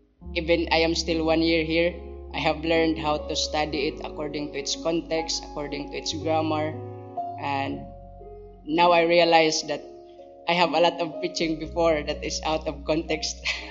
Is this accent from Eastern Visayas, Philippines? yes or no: yes; Eastern Visayas, Philippines; I came from Leyte, province of Leyte, Philippines.